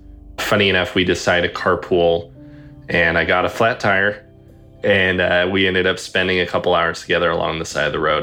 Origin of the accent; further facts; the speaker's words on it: Los Angeles, California, United States; I'm 28. I'm from Los Angeles